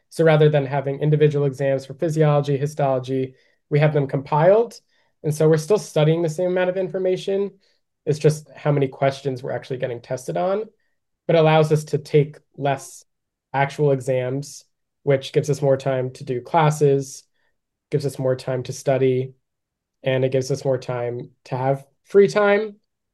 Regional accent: New Jersey, United States; I grew up in North Jersey. I was able to go undergrad in Central Jersey, and now I go to vet school in South Jersey.

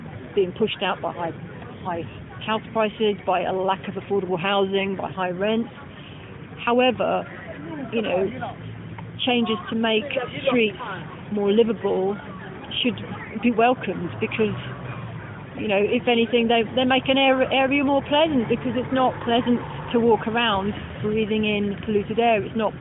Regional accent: London, United Kingdom; the freedoms that I had as a Londoner growing up in the 70s and 80s.

